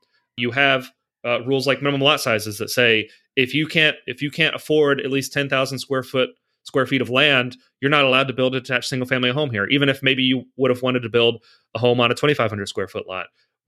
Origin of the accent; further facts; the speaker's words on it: Kentucky, United States; in my family history, I'm from Kentucky originally